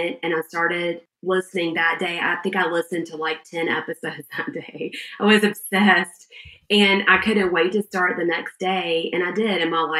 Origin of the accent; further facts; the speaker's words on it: Georgia, United States; I'm from Georgia. We're both Southerners.